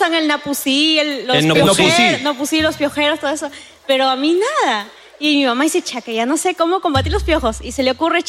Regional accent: Chiclayo, Lambayeque, Peru; Bueno, nosotros somos de Chiclayo y hubo una época cuando yo estaba en el colegio en primaria

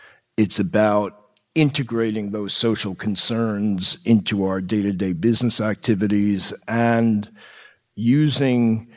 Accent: New York, United States; I grew up on Long Island.

